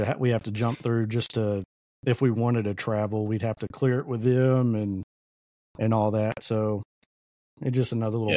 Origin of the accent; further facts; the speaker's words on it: Orange, Texas, United States; I am from Orange, Texas. Lived here my entire life. We're right on the border of Louisiana, the west side of Louisiana.